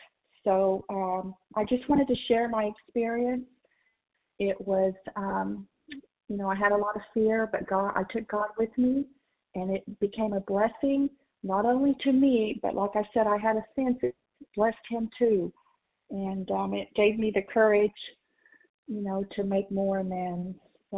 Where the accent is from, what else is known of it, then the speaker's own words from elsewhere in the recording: Oklahoma, United States; I am from Oklahoma